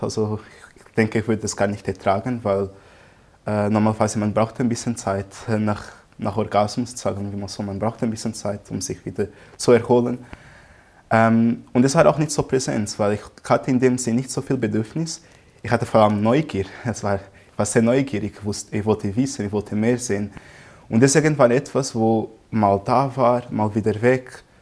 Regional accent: Angola; Und ich komme aus Angola und eigentlich war es so, dass meine Kindheit sehr schön war.

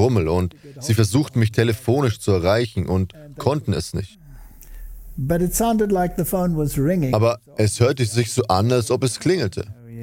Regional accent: South Africa; Nun, ich komme aus Südafrika.

